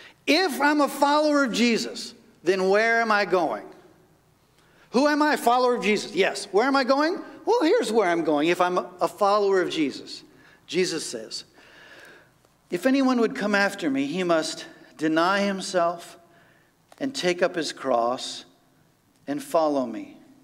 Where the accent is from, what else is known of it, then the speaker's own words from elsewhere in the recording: United States; born there; I'm super happy that I was born in the United States. I love the United States.